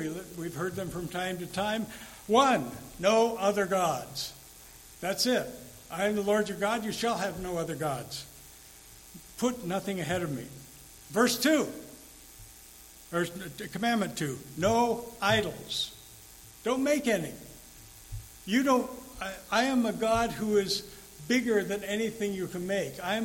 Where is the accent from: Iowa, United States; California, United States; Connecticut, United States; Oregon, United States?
Oregon, United States; I grew up in Oregon, and in central Oregon, we have a number of volcanic mountains.